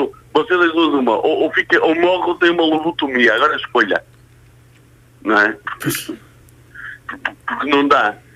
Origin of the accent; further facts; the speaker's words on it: Porto, Portugal; eu sou do Porto.